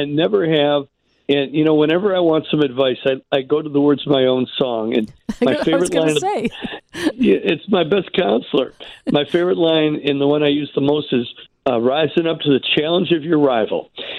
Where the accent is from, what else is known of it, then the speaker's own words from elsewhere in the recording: Berwyn, Illinois, United States; all came from the same Berwyn Hood. I grew up on Oak Park Avenue. Larry was on Riverside Drive. Bob on Clinton. Mike on Winona. We had the same roots, the same Bohemian Czech roots.